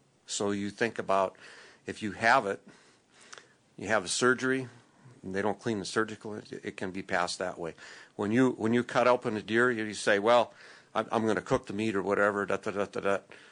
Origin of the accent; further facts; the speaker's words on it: Anaconda, Montana, United States; I'm from Anaconda.